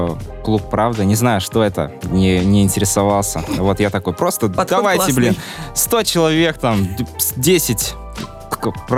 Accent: Kazakhstan; moved away as an adult; я же из Казахстана, и я вот приехал первый раз в Москву, получается, в 18. Мне было 18, так.

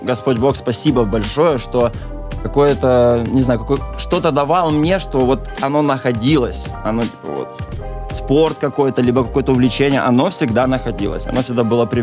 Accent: Bryanka, Luhansk Oblast, Ukraine; moved away as an adult; Луганская область, город Брянка. И маленький такой шахтерский городочек. В 11-м году сюда приехал учиться.

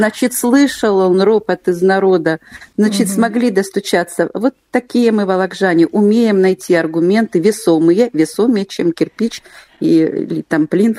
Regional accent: Vologda, Vologda Oblast, Russia; Я действительно вологжанка, влюбленная в свой город

